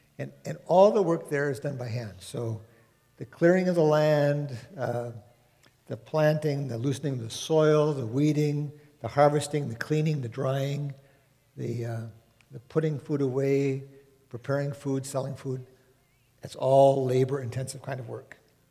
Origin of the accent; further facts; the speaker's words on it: Duluth, Minnesota, United States; I grew up and was born in Duluth, and I grew up a little bit on the range in Bowabic, and then back in Duluth again.